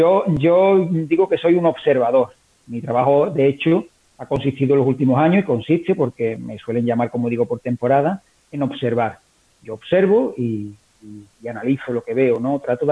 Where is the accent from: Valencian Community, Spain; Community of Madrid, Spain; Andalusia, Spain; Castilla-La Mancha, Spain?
Andalusia, Spain; Gerena; de Gerena, un pueblo que está a media hora de Sevilla. Soy ingeniero técnico agrícola